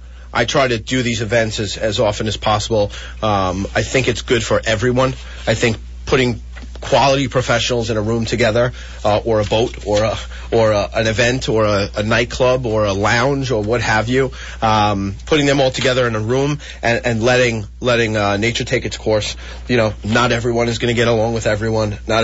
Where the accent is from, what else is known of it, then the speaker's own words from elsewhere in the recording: New York, United States; Well, I am always a New Yorker and always will be a New Yorker.